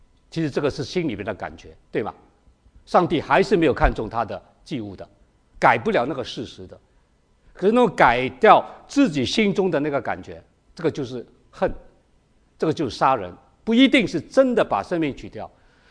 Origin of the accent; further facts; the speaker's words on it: Hong Kong; moved away; also born or lived in Shanghai / Canada; 我在上海长大出生，香港长大然后去了加拿大，所以愿意回去祖国呢来传福音